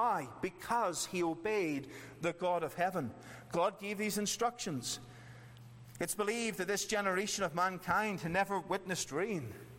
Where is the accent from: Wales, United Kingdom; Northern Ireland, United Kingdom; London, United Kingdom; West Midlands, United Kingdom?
Northern Ireland, United Kingdom; now in Australia; I came from Northern Ireland where it rained all the time.